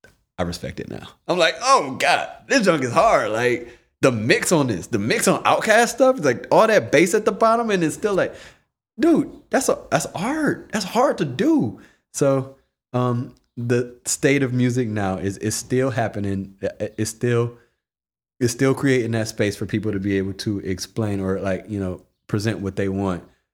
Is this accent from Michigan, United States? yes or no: yes; Detroit, Michigan, United States; Like the fact that I grew up in Detroit and the fact that I started when I was 10